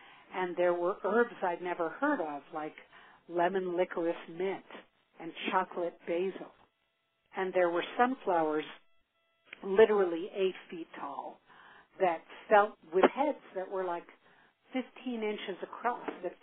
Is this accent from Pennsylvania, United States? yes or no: no; New York City, New York, United States; I grew up in New York City, the daughter of two artists, and learned very early in my childhood that nature was my source of solace.